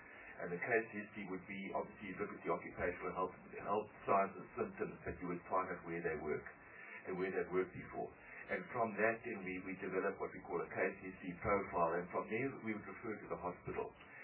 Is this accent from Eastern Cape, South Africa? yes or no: yes; Tronyana, Eastern Cape, South Africa; born there; I was born in Tronyana in the Transkei, and my mother was born in Tumakala in the Suska. So I'm like standing between the two.